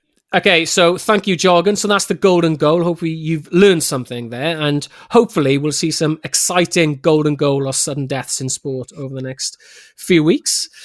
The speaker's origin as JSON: {"language": "English", "region": "Wales", "country": "United Kingdom", "said": "No, I mean, as a Welshman, I find it hilarious when England are in the penalty shootout"}